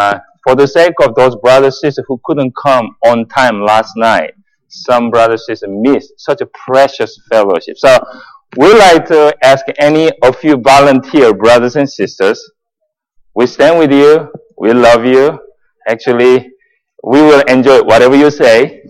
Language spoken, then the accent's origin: English; Columbus, Ohio, United States; also born or lived in California; So I'm from Columbus, Ohio. So I used to live in California. And people ask me, where is Columbus?